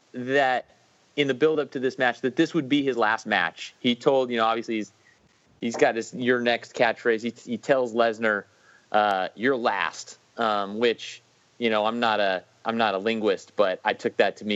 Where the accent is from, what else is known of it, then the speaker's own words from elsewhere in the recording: Huntington, California, United States; now that my hometown is home to the world's only two-time NXT champion